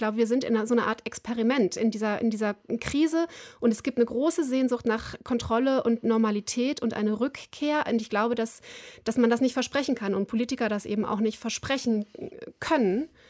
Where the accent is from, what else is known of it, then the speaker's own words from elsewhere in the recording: North Rhine-Westphalia, Germany; natürlich Ischgl, aber auch bei uns in Nordrhein-Westfalen ist ja nicht alles so lupenrein gelaufen.